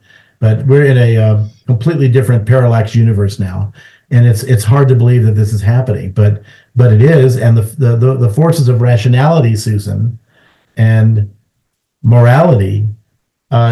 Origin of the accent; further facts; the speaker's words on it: United States; I have no interest in going to Israel. I'm an American.